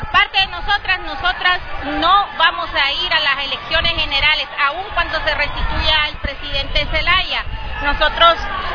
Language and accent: Spanish; Honduras; es un derecho humano nuestro como hondureños